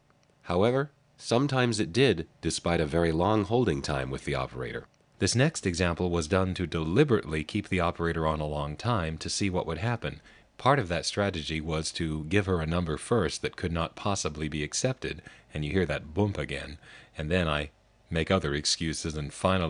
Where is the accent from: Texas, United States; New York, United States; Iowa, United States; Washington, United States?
New York, United States; Lynbrook; That call and the next were both recorded from the Crossbar 1 in my hometown, Lynbrook 9/Valley Stream 5.